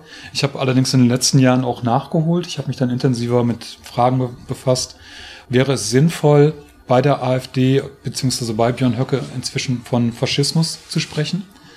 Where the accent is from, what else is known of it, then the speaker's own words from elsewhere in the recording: Münster, North Rhine-Westphalia, Germany; ich bin aus Münster, mache jetzt gerade eine Vortragsreise durch Thüringen.